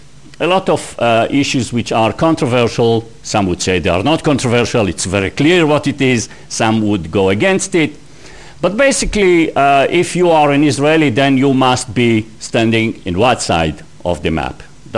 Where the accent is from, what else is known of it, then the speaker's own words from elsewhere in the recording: Canada; also born or lived in United States; now in United Kingdom; I came from Canada. Before that, I was in the United States.